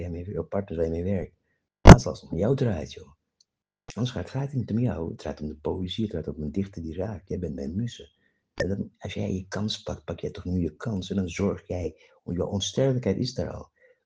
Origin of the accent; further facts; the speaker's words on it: Klaaskreek, Brokopondo, Suriname; Waar ik vandaan kom in de Klaaskreek, daar is de goudader. Met mijn oma liep ik vroeger door de jungles